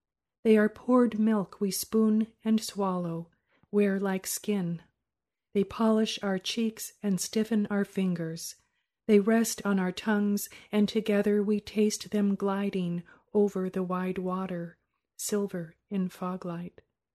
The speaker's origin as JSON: {"language": "English", "town": "San Francisco", "region": "California", "country": "United States", "tie": "born or raised there", "said": "Well, I grew up in San Francisco, and the home I grew up in was a dangerous place for a child."}